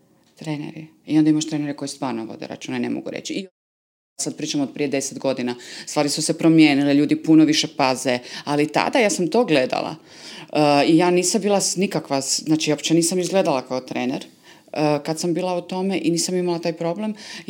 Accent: Lošinj, Primorje-Gorski Kotar County, Croatia; ja sam sa Lošinja, i došla sam kod mame

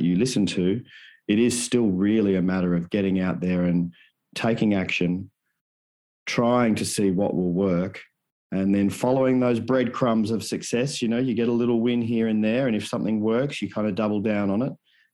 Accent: Australia; especially cultures that were very different to the one I grew up in Australia.

